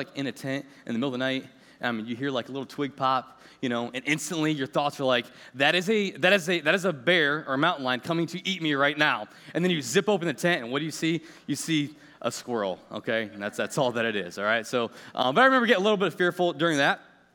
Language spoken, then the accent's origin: English; Clyde, Ohio, United States; And I grew up in the Clyde Green Springs area. And at that time, I had dated a girl that lived in Norwalk